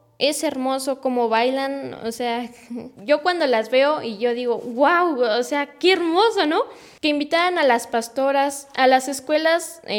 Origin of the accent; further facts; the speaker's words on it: San Bartolo del Llano, State of Mexico, Mexico; he llegado a coincidir con personas mayores de mi pueblo, de San Bartolo del Llano